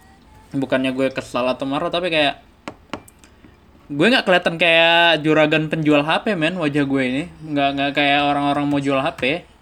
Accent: Batam, Riau Islands, Indonesia; Gue bakal ngebahas soal kota gue, kota Batam.

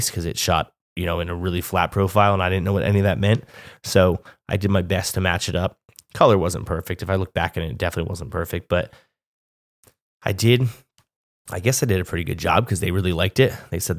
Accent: Pennsylvania, United States; I was back in my hometown, but I was no longer playing music. I had all these new goals, all these new ideas. So I moved back to Pennsylvania

